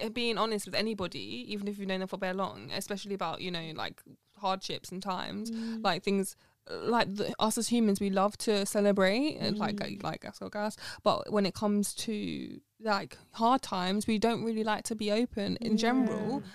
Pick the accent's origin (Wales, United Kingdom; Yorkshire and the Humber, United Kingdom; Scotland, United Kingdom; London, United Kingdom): London, United Kingdom; East Acton; Like, I'm from East Acton. Like, cool.